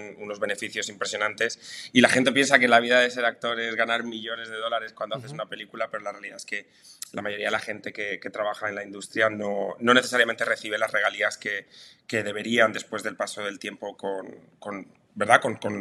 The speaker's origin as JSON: {"language": "Spanish", "town": "Madrid", "region": "Community of Madrid", "country": "Spain", "tie": "born or raised there", "moved": "as an adult", "said": "Es cierto, madrileño, sí, hasta mis 22 años Todo lo que fue mi infancia y juventud la viví en Madrid."}